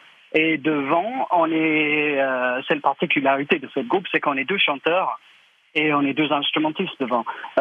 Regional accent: Wales, United Kingdom; French is a second language; now in France; En effet, moi, je suis gallois d'origine, mais d'adoption française. Je suis en France depuis plus de 20 ans, mais au départ, oui, gallois.

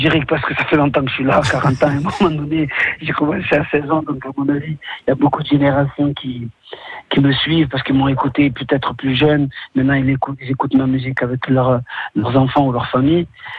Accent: Marseille, Provence-Alpes-Côte d'Azur, France; Ah, moi je suis marseillais à 100%. Ça veut dire que quand je dis ça, ça veut dire que j'y habite et je vais y vivre. Et j'aime beaucoup le sud depuis toujours.

